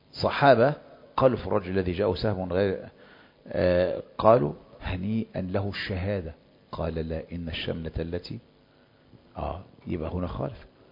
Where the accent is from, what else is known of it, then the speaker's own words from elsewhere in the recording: Egypt; إن لو كان عندنا في مصر وكذا مثل هذا الفضل